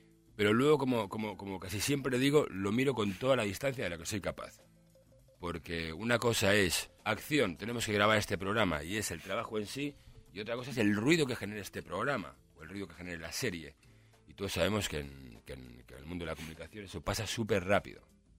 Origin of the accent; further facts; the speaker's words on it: Galicia, Spain; Yo soy gallego.